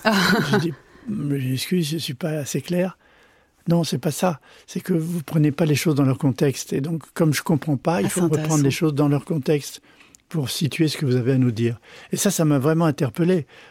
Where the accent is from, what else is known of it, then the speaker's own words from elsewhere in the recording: France; moved away; Je venais de France, j'étais premier cours